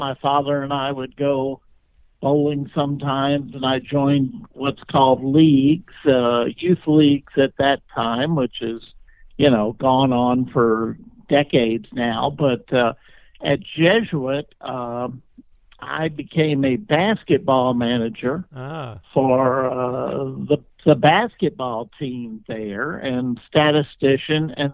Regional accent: Shreveport, Louisiana, United States; It wasn't when I was growing up in Shreveport, but certainly involved with the Catholic Church for all my life, really.

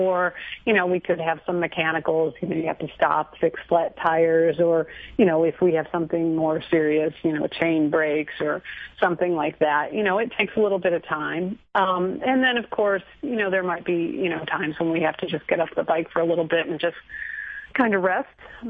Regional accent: Michigan, United States; I grew up in Michigan, in Southeast Michigan. You know, that's where my friend Eileen and I, we rode our bikes all over that area and, as kids.

